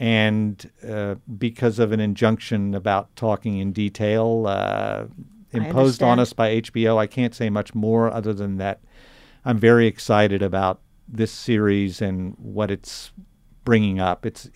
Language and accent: English; Southwest, United States; coming from a decidedly urbane European ethnic background, but growing up in the Southwest, which couldn't have been more different than that.